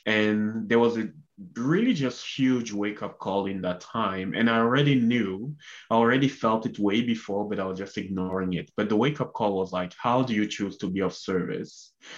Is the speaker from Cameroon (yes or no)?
yes; Cameroon; moved away as an adult; I was born and raised in Cameroon, Central Africa. My dad is from West Africa, and he met my mom in Cameroon, decided to stay there. So I was born and raised there until I was 24.